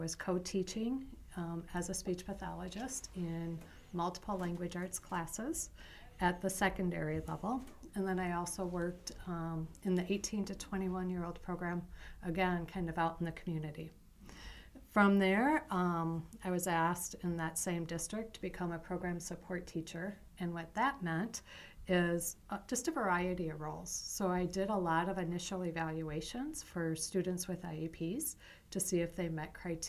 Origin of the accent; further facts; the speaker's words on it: Iowa, United States; I was born and raised in Iowa.